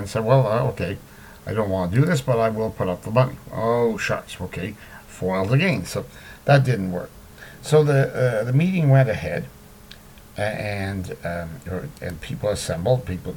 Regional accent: Hamilton, Ontario, Canada; Sunday night in my hometown of Hamilton saw a very disgraceful incident.

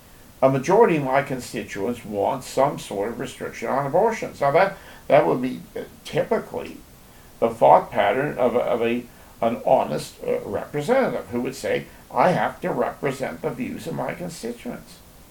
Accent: Hamilton, Ontario, Canada; Canadian Association for Free Expression meeting in my hometown of Hamilton.

